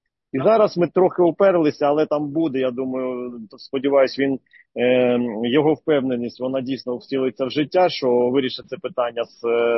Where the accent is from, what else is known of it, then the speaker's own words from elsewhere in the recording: Dnipro, Dnipropetrovsk Oblast, Ukraine; нашому Дніпрі, моєму рідному Дніпрі